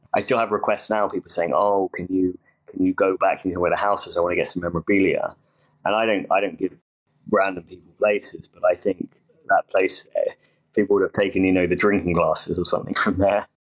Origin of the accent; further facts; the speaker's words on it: England, United Kingdom; it helps because I'm from England